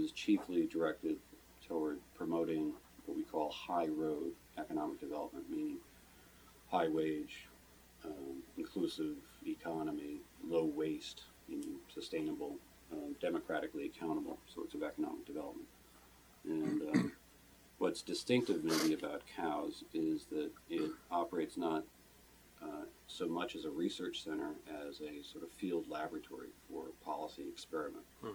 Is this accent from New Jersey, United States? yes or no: yes; New Jersey, United States; I grew up in New Jersey.